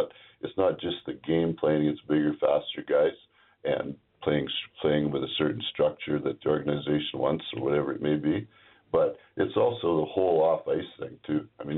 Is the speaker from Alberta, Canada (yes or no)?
yes; Alberta, Canada; Yeah, I'm from Alberta. I speak perfect English.